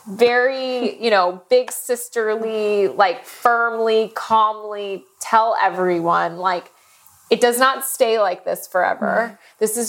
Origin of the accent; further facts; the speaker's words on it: United States; it was the first time in a while where I felt defensive about being American.